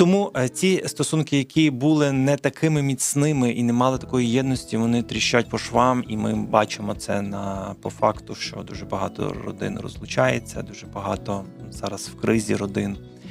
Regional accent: Lviv, Lviv Oblast, Ukraine; ми виїхали до Львова, звідки ми родом, скажімо так, ми були в батьків.

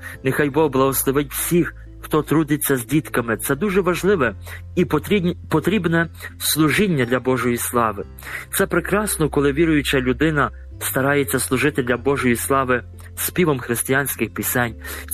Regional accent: Lviv, Lviv Oblast, Ukraine; Я сам родом з Львова

